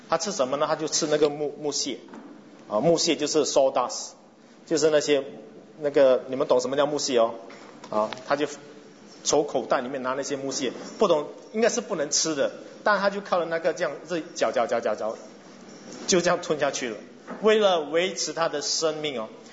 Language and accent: Chinese; Singapore; 我们新加坡人通常没有饥饿超过一两天